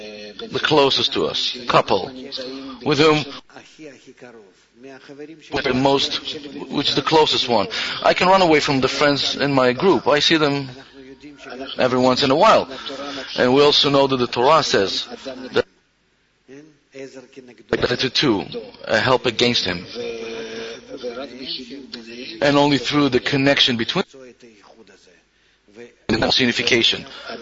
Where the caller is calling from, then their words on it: Ashdod, Southern District, Israel; right now I'm from Ashdod